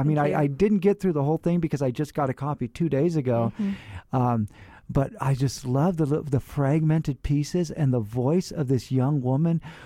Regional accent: Fresno, California, United States; You know, I'm from Fresno.

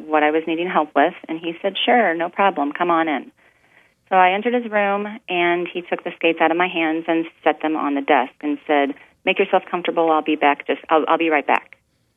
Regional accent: St. Louis, Missouri, United States; since I was from St. Louis

